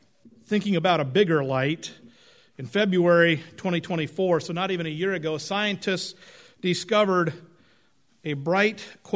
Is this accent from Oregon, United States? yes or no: yes; Oregon, United States; As a boy growing up in Oregon, we would lose electricity at times. We lived a little bit up in out of town